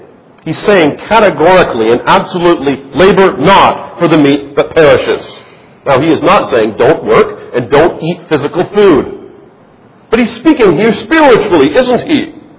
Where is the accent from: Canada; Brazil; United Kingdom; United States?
Canada; I recall growing up in Canada, you had to have this stamp on the meat